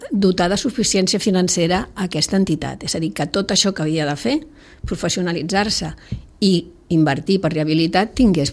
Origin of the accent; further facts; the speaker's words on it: Sitges, Catalonia, Spain; Venir aquí era donar un pas i treballar al meu poble, pel meu poble